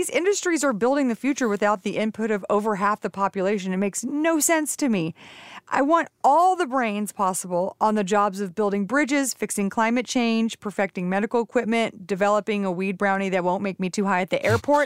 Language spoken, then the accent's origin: English; the South, United States; Yes, and I'm from the South.